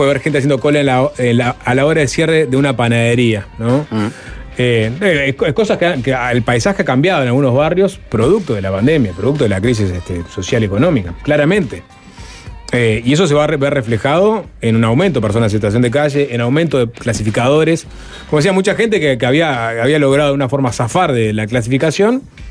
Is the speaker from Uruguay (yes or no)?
yes; Paysandú, Uruguay; yo soy de Paysandú, todos los meses viajo a Montevideo y en Positos, barrio donde tengo un apto